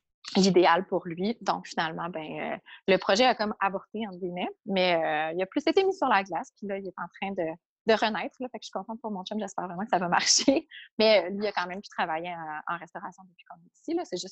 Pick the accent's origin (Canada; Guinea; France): Canada; Quebec; je viens du Québec, puis je travaille dans une école spécialisée pour les enfants précoces.